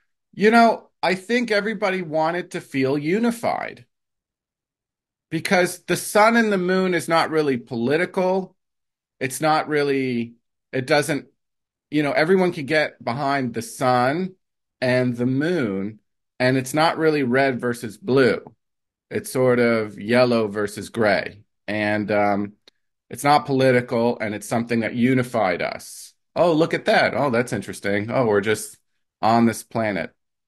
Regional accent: New Jersey, United States; now in Austin, United States; when I first moved here, I wasn't sure people would like me in Texas because I'm from New Jersey.

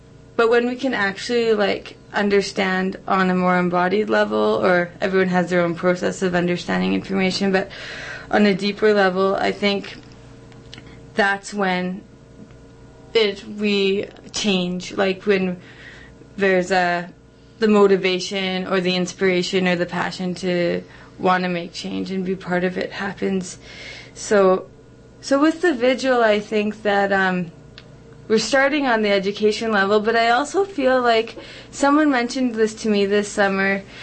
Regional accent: Canada; this identity I have of myself as a Canadian

